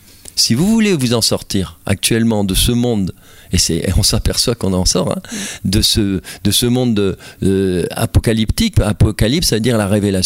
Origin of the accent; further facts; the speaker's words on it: France; on peut décomposer chez nous en France